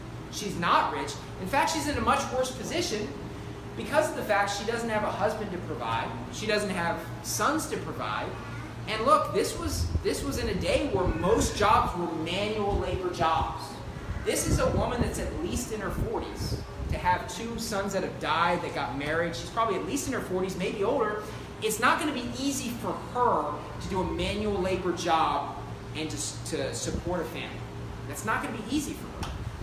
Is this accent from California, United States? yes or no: no; West Virginia, United States; I love West Virginia because I'm from West Virginia. I know the area.